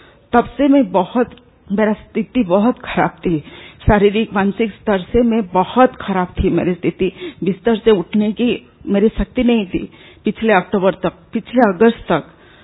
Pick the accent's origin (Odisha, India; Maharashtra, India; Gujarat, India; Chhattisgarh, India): Odisha, India; Bhubaneswar; मैं भुवनेश्वर से हूँ।